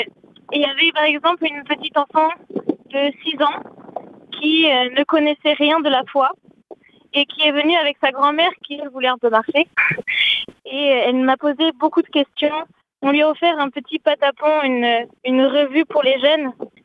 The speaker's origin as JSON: {"language": "French", "town": "Lyon", "region": "Auvergne-Rhône-Alpes", "country": "France", "said": "Alors je suis de Lyon"}